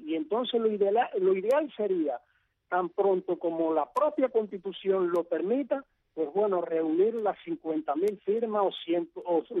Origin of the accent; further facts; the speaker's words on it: Cuba; yo como cubano, pues sencillamente no puedo invertir en mi país.